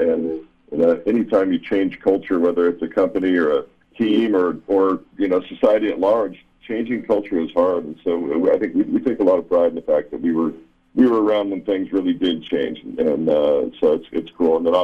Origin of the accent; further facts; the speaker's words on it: Walla Walla, Washington, United States; some of the wines that were coming out of my hometown, my little hometown valley, the Walla Walla Valley.